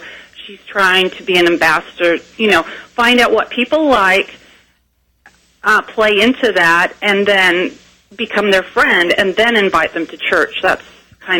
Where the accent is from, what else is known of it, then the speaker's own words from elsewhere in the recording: Bountiful, Utah, United States; I grew up in a little town about 10 miles north of Salt Lake City, Bountiful, Utah. I think there was like 99.9% Mormons in our community.